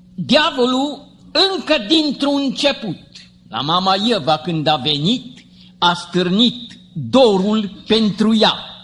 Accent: Romania; also born or lived in United States; Eu am crescut în România la sat și nu mi-e rușine că am crescut la sat, deși m-am născut în America

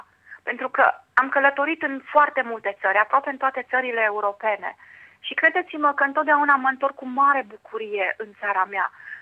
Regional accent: Romania; Trebuie să ne bucurăm că suntem români, trebuie să fim mândri de asta.

